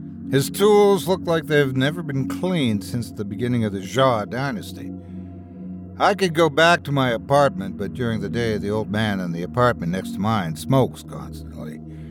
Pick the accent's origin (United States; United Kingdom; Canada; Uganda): Canada; Sudbury, Ontario; I was thoroughly Canadian. I grew up in Sudbury, which got me used to the air pollution